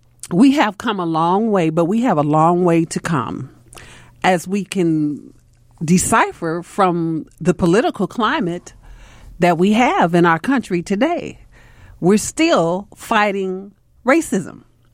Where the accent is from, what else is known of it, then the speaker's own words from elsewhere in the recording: Chicago, Illinois, United States; Growing up in Chicago during that time, I was used to racism.